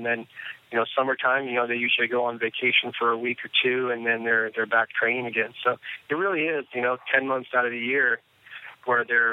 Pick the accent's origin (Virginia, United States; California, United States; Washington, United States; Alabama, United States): Washington, United States; Seattle; I grew up in Seattle, and you know, we had the Sounders